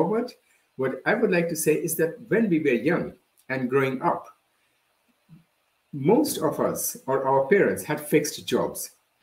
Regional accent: India; when I was young and growing up in India

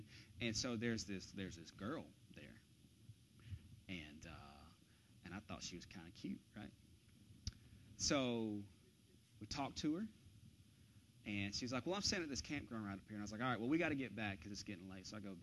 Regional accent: Carrollton, United States; We had a lot of land, and we had four-wheelers growing up in Carrollton

